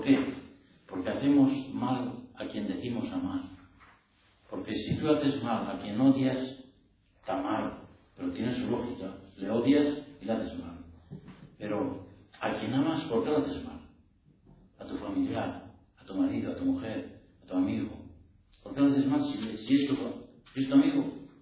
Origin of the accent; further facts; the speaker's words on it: Villava, Navarre, Spain; Esa noche yo dormí en casa de mi madre, yo soy de Villava, y dormí allá.